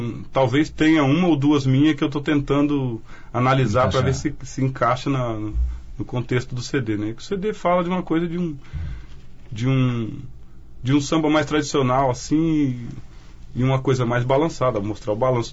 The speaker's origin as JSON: {"language": "Portuguese", "region": "São Paulo", "country": "Brazil", "tie": "born or raised there", "also_born_or_lived": "Sumaré", "said": "E assim, eu fui criado lá em São Paulo, porque eu fugia e ia pra casa do meu pai"}